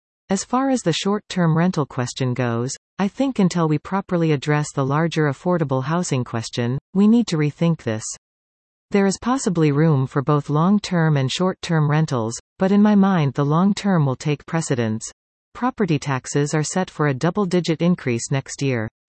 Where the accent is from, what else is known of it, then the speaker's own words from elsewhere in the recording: Canada; I'm a Canadian.